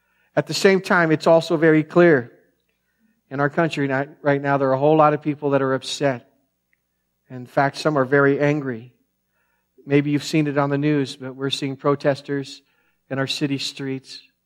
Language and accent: English; United States; First and foremost, I'm a Christian long before I'm an American.